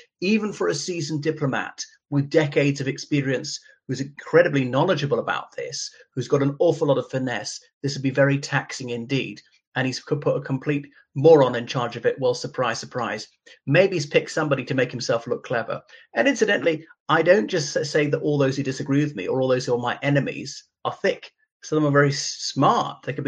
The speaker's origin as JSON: {"language": "English", "country": "Ireland", "said": "dear viewers … from Ireland."}